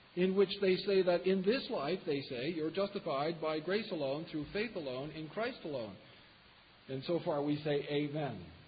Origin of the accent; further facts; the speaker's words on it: Kansas, United States; That's what we do with thieves where I'm from. I'm from Kansas.